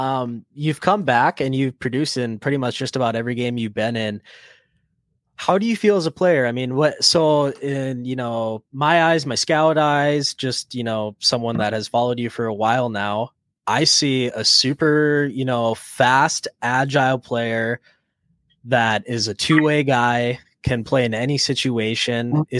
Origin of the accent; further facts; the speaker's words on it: United States; Yeah, I was going to say, Sam, we're U.S. We're not Canadian here, so I don't fucking know.